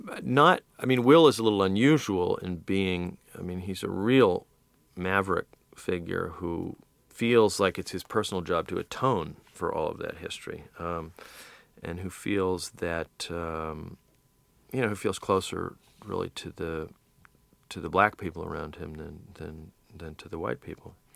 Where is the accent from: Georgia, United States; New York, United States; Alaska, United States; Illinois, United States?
New York, United States; as a Yankee, which I certainly am, as a New Yorker, to be thrust into this very different environment.